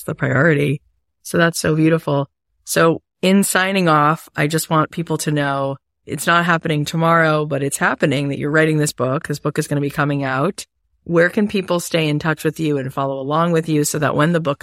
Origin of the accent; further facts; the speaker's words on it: Florida, United States; I went to Florida State University. I grew up in Florida.